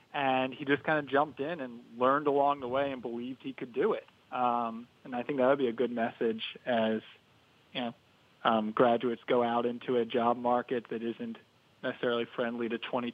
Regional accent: Philadelphia, Pennsylvania, United States; I grew up in Philadelphia.

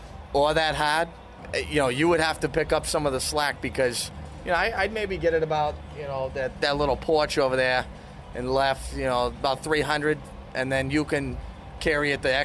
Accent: Sydney, New South Wales, Australia; now in United States; I grew up down in Sydney, moved over to South Carolina, and now reside down there.

